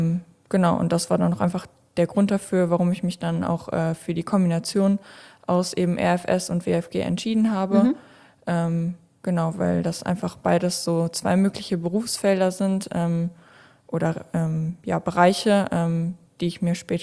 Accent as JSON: {"language": "German", "town": "Bocholt", "region": "North Rhine-Westphalia", "country": "Germany", "tie": "born or raised there", "said": "Ich komme gebürtig aus Bocholt, habe da bis vor kurzem das Mariengymnasium besucht und genau gerade mein Abitur gemacht"}